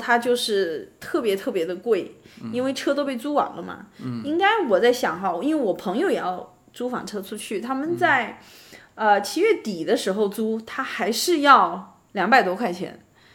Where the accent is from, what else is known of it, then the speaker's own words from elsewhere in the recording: Fujian, China; 而且我们福建人比较耐寒